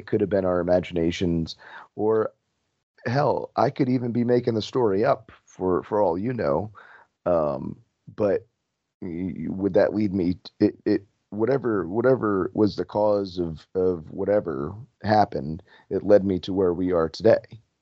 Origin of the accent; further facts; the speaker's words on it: New Jersey, United States; also born or lived in Florida; Yeah, well, I was originally from New Jersey. My family's up here